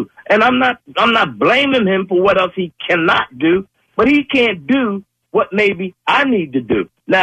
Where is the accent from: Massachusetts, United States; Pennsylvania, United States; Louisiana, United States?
Pennsylvania, United States; Philadelphia; I'm 68 years old, black man. And I grew up in West Oak Lane, North Philly.